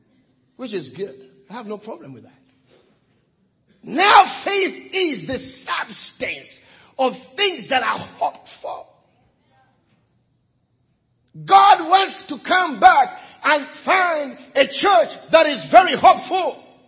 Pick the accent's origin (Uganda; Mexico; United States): Uganda; I'm from the tribe of Baganda. I'm from Uganda. I'm from Africa.